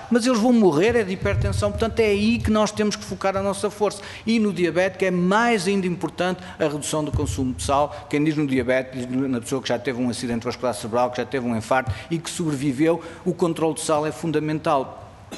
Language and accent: Portuguese; Norte, Portugal; já que eu sou do Norte.